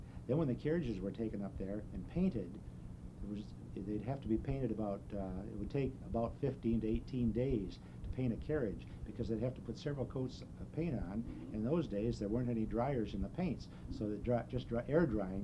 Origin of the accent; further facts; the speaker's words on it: Detroit, Michigan, United States; I was born in Detroit. I attended Southeastern High School. And then I went to Wayne University